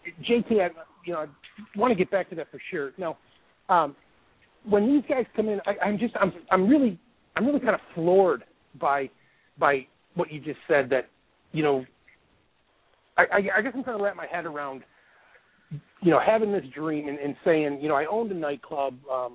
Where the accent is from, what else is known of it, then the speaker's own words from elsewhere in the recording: Buffalo, New York, United States; now in Florida, United States; I'm born and raised in Buffalo, New York, and you know, I live down here in Florida